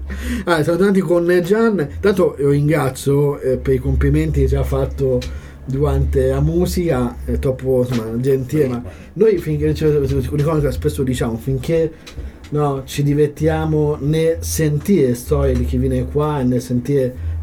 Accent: Apulia, Italy; Io stesso ammetto che conosco poco la mia regione e sono di Puglia

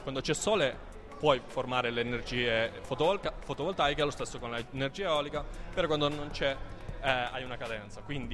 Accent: Barcelona, Catalonia, Spain; Italian is a second language; now in Italy; vengo da Barcellona.

